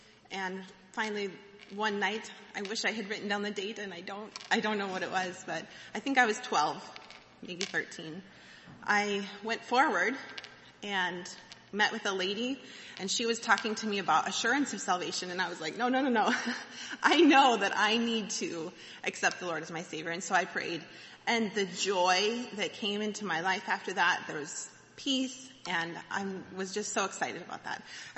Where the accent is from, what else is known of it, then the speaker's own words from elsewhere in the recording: Laurel, Montana, United States; I grew up in Laurel, Montana, and my parents still live there. I grew up going to church in a Christian school.